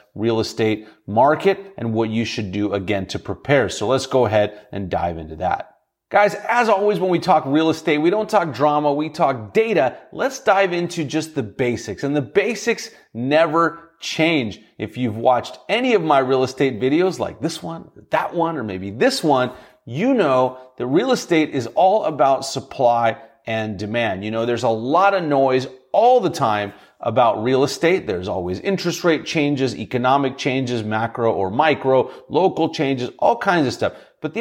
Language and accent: English; Russia; I was from Russia or I was born in Russia